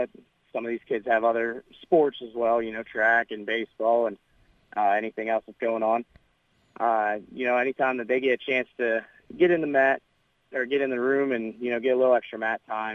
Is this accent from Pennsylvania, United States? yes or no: yes; Pennsylvania, United States; Well, originally I'm from Pennsylvania. I got a scholarship to come out to SIUE, where I wrestled for 5 years